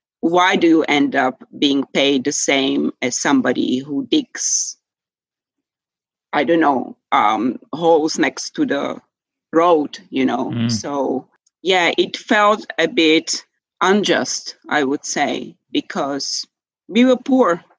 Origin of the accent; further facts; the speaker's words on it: Bratislava, Bratislava Region, Slovakia; we lived very modestly, and I grew up in Bratislava. Today it's the capital of Slovakia. Back then it was Prague, the capital of Czechoslovakia.